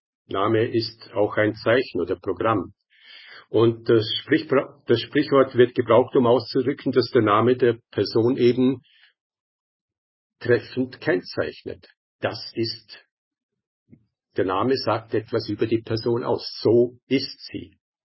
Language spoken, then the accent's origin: German; Austria; Ja, ich bin Österreicher